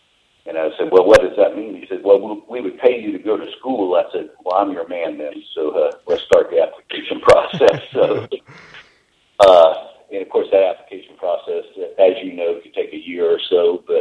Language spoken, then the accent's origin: English; St. Augustine, Florida, United States; Well, I'm from St. Augustine, Florida, and actually kind of rare for a Floridian, and that is I'm a fourth generation Floridian, and my daughters are fifth generation Floridians, and I'm very proud of that heritage.